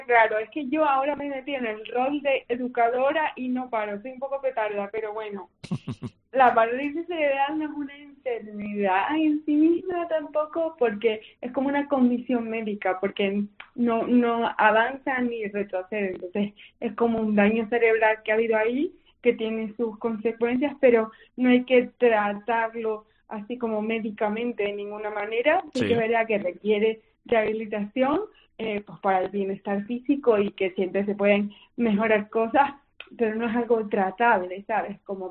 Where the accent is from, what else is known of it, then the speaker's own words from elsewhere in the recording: Radazul, Canary Islands, Spain; De Radazul.